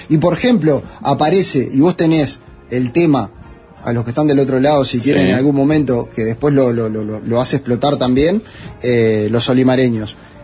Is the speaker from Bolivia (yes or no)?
no; Montevideo, Uruguay; Yo soy de La Paloma, una parte que está ahí al pegadito al estadio Trócoli.